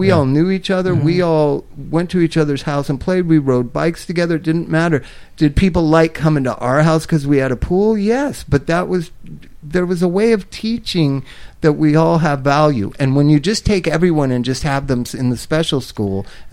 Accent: Palm Springs, California, United States; also born or lived in Inglewood / Culver City; I grew up everywhere in Palm Springs, Inglewood, Culver City. Palm Springs, Inglewood, and Culver City.

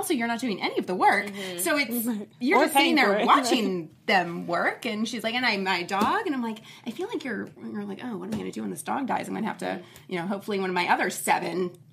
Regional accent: Florida, United States; Oh, God. I am from Florida.

